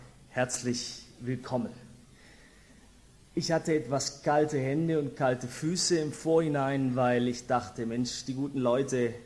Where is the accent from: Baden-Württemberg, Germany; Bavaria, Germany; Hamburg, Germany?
Baden-Württemberg, Germany; Stuttgart; born or raised there